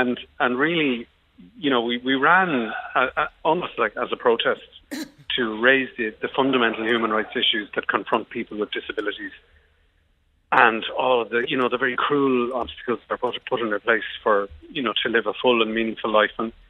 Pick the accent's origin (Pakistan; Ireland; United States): Ireland; Finglas, Leinster; I'm from Finglas, which is a population of about 70,000.